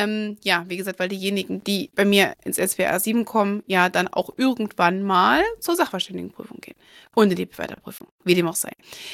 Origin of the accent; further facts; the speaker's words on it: Thuringia, Germany; weil ich sitze hier in Gera, schwierig, also in der Mitte befinde ich mich nicht, aber ich bin im Landkreis Saale-Holzland-Kreis aufgewachsen, das ist Umkreis Jena